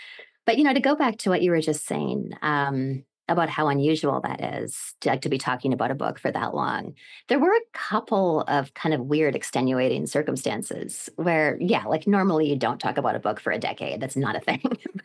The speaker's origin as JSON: {"language": "English", "country": "Canada", "tie": "born or raised there", "moved": "as an adult", "lives_now": "United States", "said": "I was born and raised in Canada and I came to the States and I was 22"}